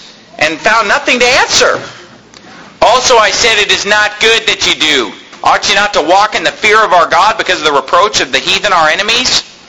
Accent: United States; You grow up in America, as I grew up in America, and you go to school

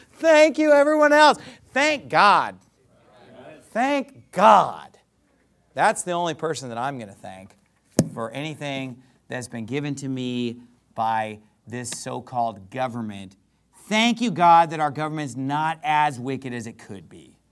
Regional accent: United States; Well, I'm an American.

